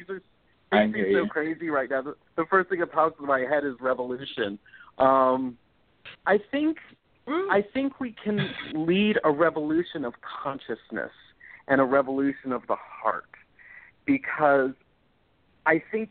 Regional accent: Florida, United States; I'm from here, so I'm from South Florida, so I'm keenly aware of the threats to our water supply, our aquifers

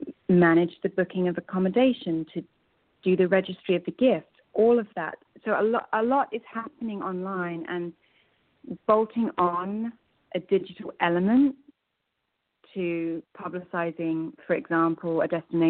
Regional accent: United Kingdom; now in United States; I have to say, I'm British, but I've never seen it.

